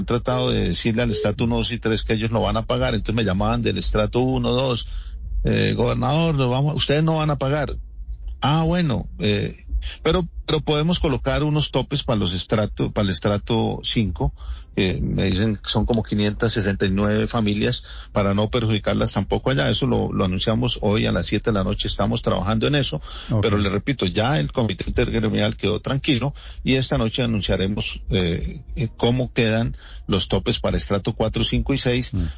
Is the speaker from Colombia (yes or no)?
yes; Santander, Colombia; que empresarios, tenderos, campesinos, estudiantes y autoridades santanderianas nos unamos por un mismo propósito, proteger a Santander.